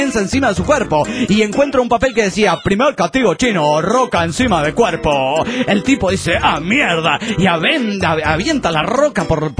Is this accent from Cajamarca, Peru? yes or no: no; Lima, Peru; de Lima, Perú.